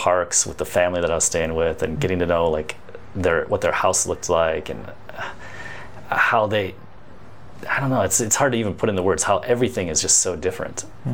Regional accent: Midwest, United States; which may be a reality for a small handful of people in the country, but not for me, growing up in the Midwest.

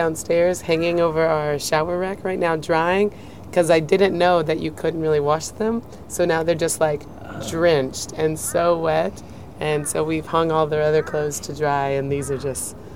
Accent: Houston, Texas, United States; I'm from Texas, from Houston. Houston, Texas, yeah. So much further south than you guys.

